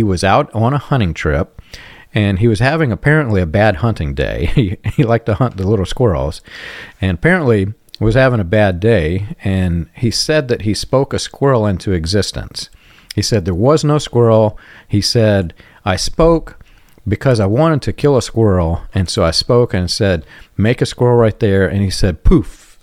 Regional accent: the South, United States; I'm very much a redneck country boy myself, and I grew up in the South where I can actually claim it. I spent a lot of time in the South.

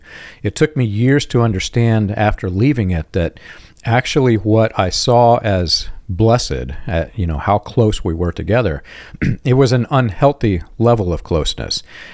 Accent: Georgia, United States; a little bit south of Macon, Georgia, is where I claim as my home state, or home, where I was reared and raised.

